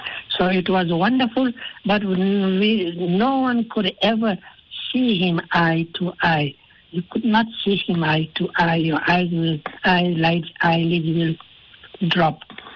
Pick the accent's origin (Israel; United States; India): India; Kator, Gujarat; also born or lived in South Africa; my hometown, India hometown, Kator. I was born in South Africa, but my family was in Kator, sometime in Mota Waracha, sometime in Surat.